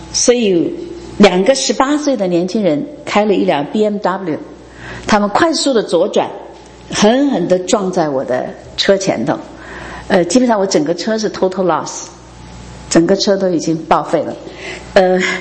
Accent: Toronto, Ontario, Canada; now in Calgary, Canada; 我是从多伦多来的，到这边不到三年。其实我在多伦多开车已经十多年了

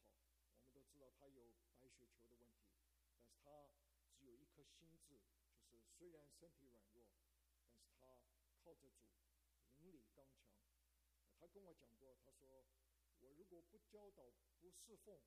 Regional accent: China

